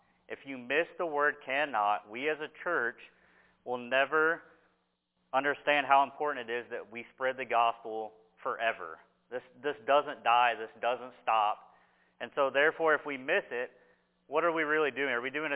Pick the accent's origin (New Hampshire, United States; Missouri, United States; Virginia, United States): Missouri, United States; I'm from Northern Missouri. I'm not your normal Ozark student.